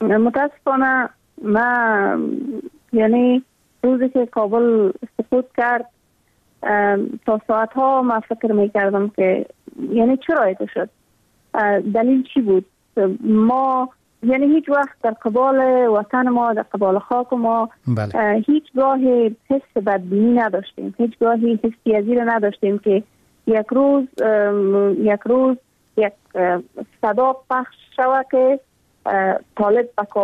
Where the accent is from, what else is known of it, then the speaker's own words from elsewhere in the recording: Afghanistan; ما هم مثل میلیون ها دختر دیگه در دامن جنگ بزرگ شدیم و در همون سیاترین سالایی که به تمام ولایت افغانستان در روزهای مکتب برای دخترها بسته بود.